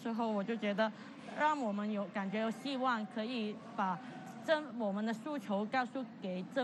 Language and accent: Chinese; Hong Kong; 我们香港人是不会这么容易的 屈服在这一个环境底下